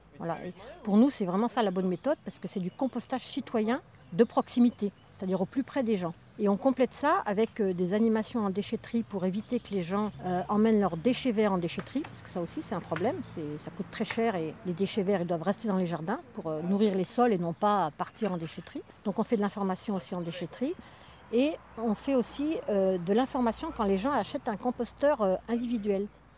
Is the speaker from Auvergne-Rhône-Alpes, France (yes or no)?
yes; Auvergne-Rhône-Alpes, France; Je venais de l'Isère, où il y avait la Frapna, qui avait déjà un peu le même réseau. Donc quand je suis arrivée dans la Drôme